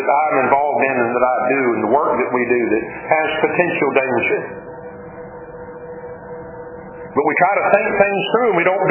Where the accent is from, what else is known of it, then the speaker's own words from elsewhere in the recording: Savannah, Georgia, United States; born there; I was born in Savannah, spent most of my adulthood now living in Bullitt County, most of my lifetime, majority of it.